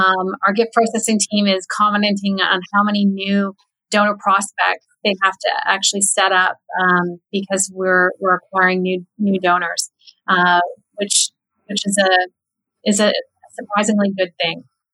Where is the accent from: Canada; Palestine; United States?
Canada; at the root, we're Canadian.